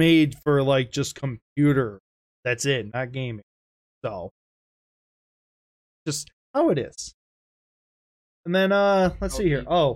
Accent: Michigan, United States; that's actually a Michigan made product from my home state. Yeah, it's from my home state.

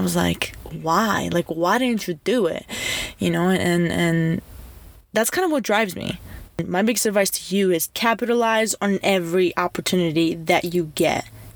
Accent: Crete, Greece; I grew up, I was born and raised in Greece, and as a young girl in Greece

